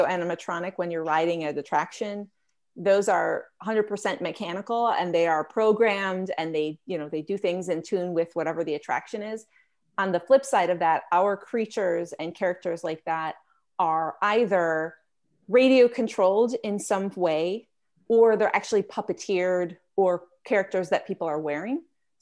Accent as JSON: {"language": "English", "region": "Midwest", "country": "United States", "tie": "born or raised there", "said": "I grew up in the Midwest, so I grew up going to Disney World, Walt Disney World a lot, and I love it."}